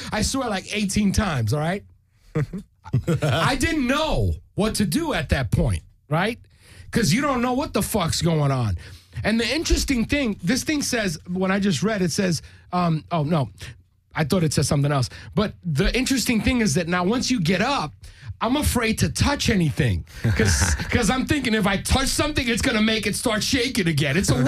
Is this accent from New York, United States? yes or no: yes; New York, United States; All right. Well, so I'm from New York. I've experienced gun shooting.